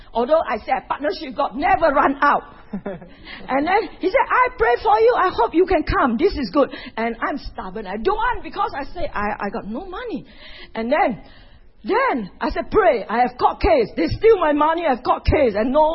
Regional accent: California, United States; I come from Southern California

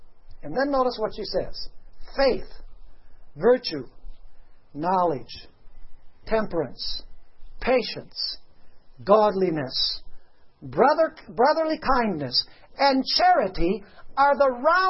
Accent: Venezuela; I had the privilege of growing up in Venezuela. From the time that I was 4 years old, my parents went as missionaries, and I studied all of my primary education in Spanish.

